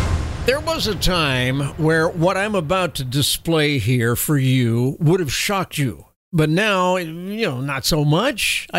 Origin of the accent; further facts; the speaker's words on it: Texas, United States; And nowhere is that more apparent than in Texas. Right here, my home state.